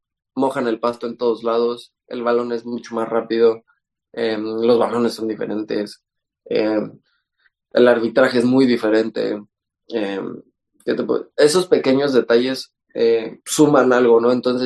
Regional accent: Mexico; Sí, digo, uno como mexicano te dicen Europa a donde sea hay que ir, ¿no?

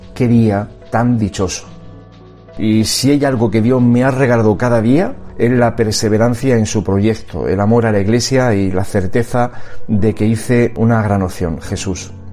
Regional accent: Cieza, Region of Murcia, Spain; born there; nací en Cieza hace 49 años.

